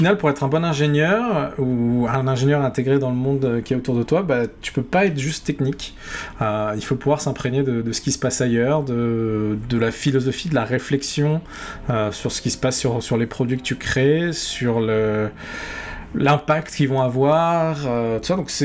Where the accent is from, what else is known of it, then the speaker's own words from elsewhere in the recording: La Rochelle, Nouvelle-Aquitaine, France; also born or lived in China / southern France; chez moi, en France, l'endroit où j'ai passé le plus de temps, c'est à La Rochelle, c'est du coin de La Rochelle. Mais j'ai vécu pas mal d'années en Chine aussi, quand j'étais petit. Et sinon, je suis né plus du côté du sud de la France.